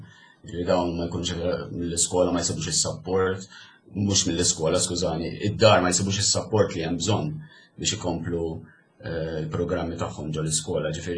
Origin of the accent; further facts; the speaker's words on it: Birgu, South Eastern Region, Malta; Per eżempju jiena mill-Birku, jiġifieri mill-Kottonera wkoll